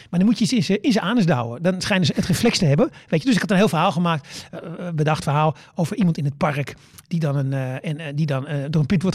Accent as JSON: {"language": "Dutch", "country": "Netherlands", "said": "Weet je, ik kom uit Nederland."}